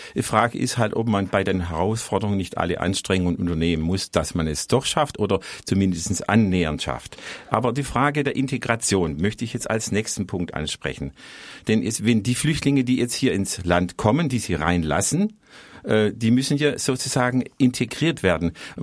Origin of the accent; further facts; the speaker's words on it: Germany; wo wir als Deutsche ja auch in einer Pflicht sind.